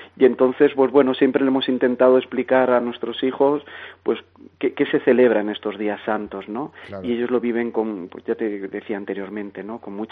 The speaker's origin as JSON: {"language": "Spanish", "town": "Bullas", "region": "Region of Murcia", "country": "Spain", "tie": "born or raised there", "moved": "yes", "lives_now": "Puerto del Rosario, Spain", "said": "la patrona de mi pueblo, que se llama Bullas"}